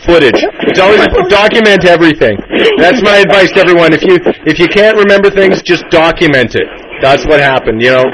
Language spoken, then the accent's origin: English; Fort St. John, British Columbia, Canada; I'm from Fort St. John. I spent 19 years there.